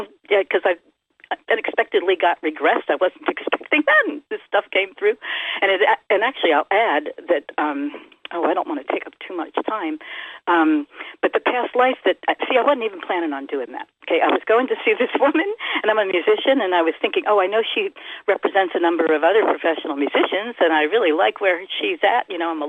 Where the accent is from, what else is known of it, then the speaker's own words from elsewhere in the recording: East Coast, United States; so I'm on the West Coast. I grew up on the East Coast. And my mother died when I was 9. My father died when I was 16.